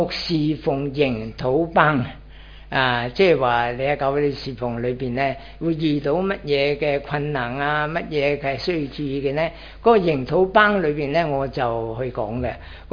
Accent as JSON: {"language": "Cantonese", "town": "Chaozhou", "region": "Guangdong", "country": "China", "also_born_or_lived": "Hong Kong / United Kingdom", "second_language": "Cantonese", "said": "可能大家唔知道我係潮州人嚟嚇，近嚟學喺廣東話喺香港學嘅，去到英國咧就係講英文"}